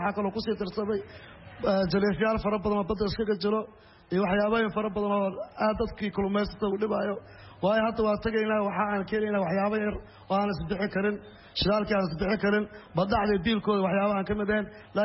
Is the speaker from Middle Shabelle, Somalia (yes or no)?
yes; Jowhar, Middle Shabelle, Somalia; moved away as an adult; now in Bosaso, Somalia; gobolka Shabeellaha Dhexe Jowhar baan ka imid. adu waxaan imid halkaan 2011 baa imid halka Boosaaso.